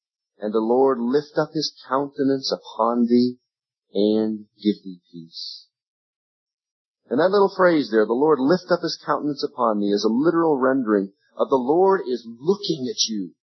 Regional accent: Colorado, United States; I look around in homes back home in my home state, the state of Colorado

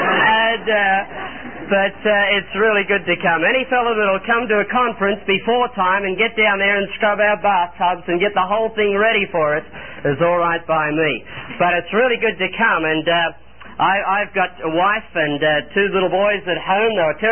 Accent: Australia; And as you know, I come from Australia

